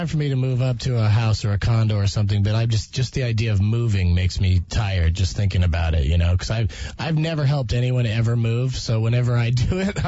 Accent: San Diego, California, United States; Yeah, I'm from the south. I'm from San Diego.

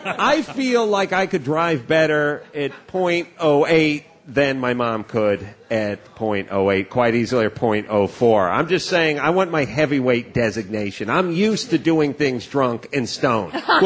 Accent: North Hollywood, California, United States; in North Hollywood, my hometown, by the way, just up the street on Laurel Canyon where I grew up

